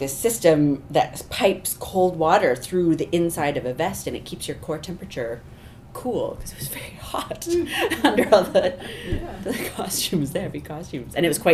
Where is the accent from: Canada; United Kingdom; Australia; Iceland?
Canada; also born or lived in Toronto; now in Los Angeles, United States; Well, so I'm Canadian, and I had been based in Toronto for a decade